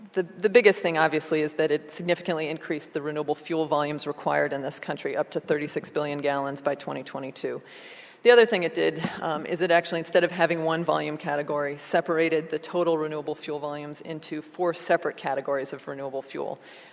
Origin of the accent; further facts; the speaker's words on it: Minnesota, United States; now in Washington, D.C., United States; it feels a lot closer to where I grew up in Minnesota than it does in any of the last 12 years I've spent in Washington, D.C.